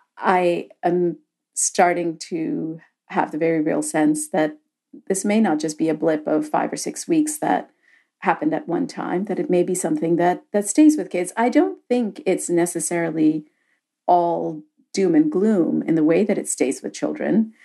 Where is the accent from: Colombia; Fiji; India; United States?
India; it reminds me of my own childhood growing up in India in neighborhoods that didn't have a lot of cars in them.